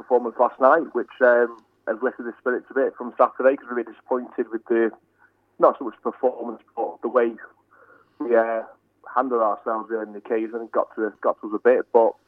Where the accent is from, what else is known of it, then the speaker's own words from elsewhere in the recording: Northwich, North West England, United Kingdom; I'm from Northwich, so I'm having a flyer through.